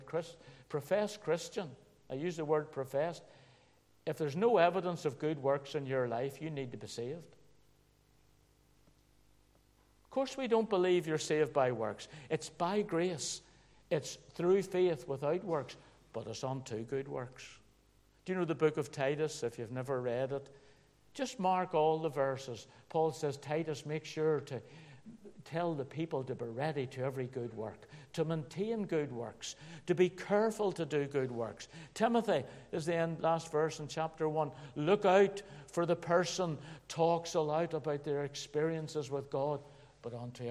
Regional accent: Belfast, Northern Ireland, United Kingdom; I grew up in Belfast

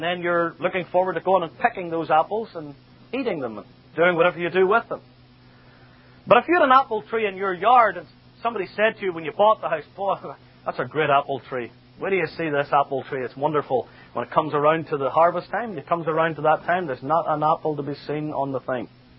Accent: Northern Ireland, United Kingdom; And when I quote this verse, everybody knows I'm from Northern Ireland.

